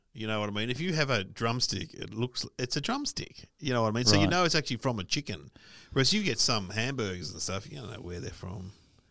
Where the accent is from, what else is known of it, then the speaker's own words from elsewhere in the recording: Australia; Hey, we're from Australia.